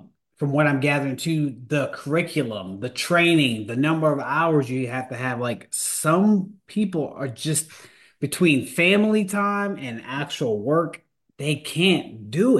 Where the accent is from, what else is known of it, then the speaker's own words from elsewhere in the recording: New York, United States; So, I'm from Rockland County, so not too far from you.